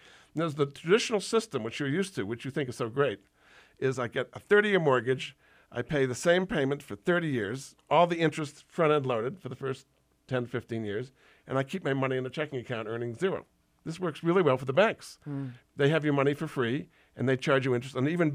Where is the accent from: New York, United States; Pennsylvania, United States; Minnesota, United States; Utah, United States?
New York, United States; I mean, I'm from New York, and I happen to live in Westchester County